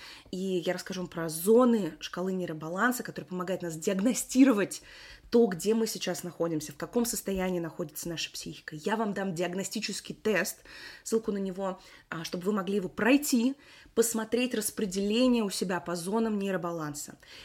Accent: Russia; also born or lived in Kyrgyzstan; now in California, United States; я выросла в России. Родилась я в Кыргызстане, но тогда это еще был Советский Союз, но сейчас я живу в Калифорнии, в США.

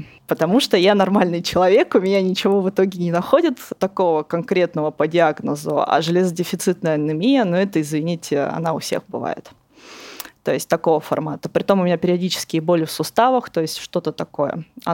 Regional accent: Far North, Russia; Я росла в Заполярье.

